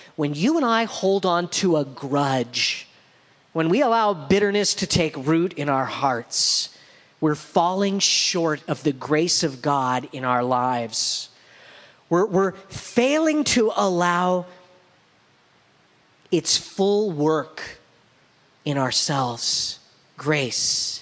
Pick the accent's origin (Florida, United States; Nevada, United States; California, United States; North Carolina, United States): California, United States; And we grew up out in the Inland Empire.